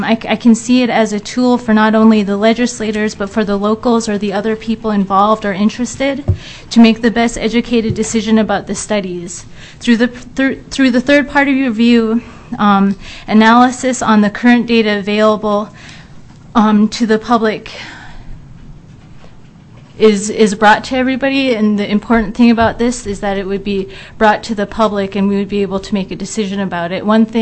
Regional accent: New Haven, Connecticut, United States; I grew up in New Haven.

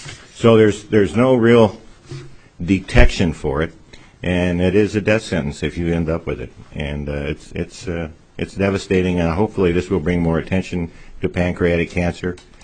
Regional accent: Fairbanks, Alaska, United States; from Fairbanks, Alaska.

